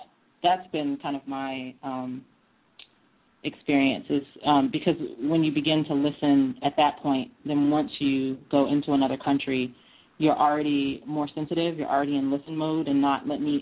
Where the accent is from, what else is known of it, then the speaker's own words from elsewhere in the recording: East Coast, United States; yeah, I grew up in the East Coast and I live in the Midwest and my family's from the South, and we love to make fun of accents, right?